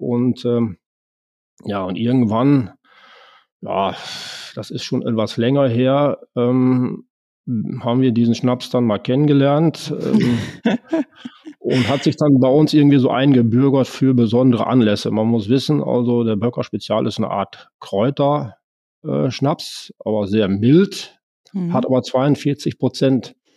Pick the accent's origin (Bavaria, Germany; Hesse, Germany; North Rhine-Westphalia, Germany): North Rhine-Westphalia, Germany; Also ich bin Münsterländer, vielleicht zu meiner Person, aus dem westlichen Münsterland, war einer der ersten Westfalen überhaupt hier am Niederrhein bei Lemken, vor diesen 38 Jahren, 1985.